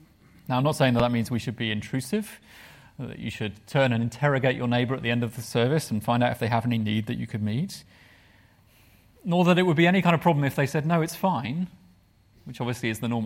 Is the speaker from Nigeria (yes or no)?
no; United Kingdom; because I'm British and you don't talk when you're having your hair cut